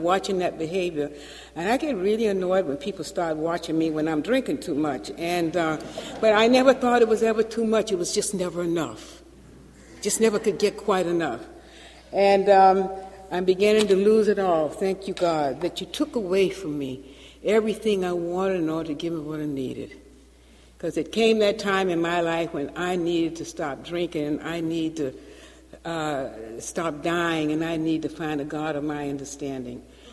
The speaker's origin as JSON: {"language": "English", "town": "Atlanta", "region": "Georgia", "country": "United States", "tie": "born or raised there", "said": "Now, growing up in Atlanta, you know, death was one of the things that was most fearful. Now, I grew up in the Baptist church"}